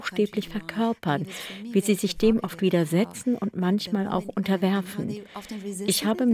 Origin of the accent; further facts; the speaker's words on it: Iran; speziell in meiner Heimat Iran.